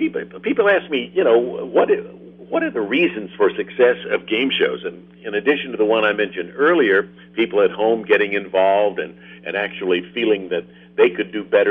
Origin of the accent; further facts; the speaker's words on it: Jackson, Tennessee, United States; also born or lived in Memphis; now in Los Angeles, United States; And my Sunday school teacher gave me my first job in Jackson, Tennessee, which was my hometown.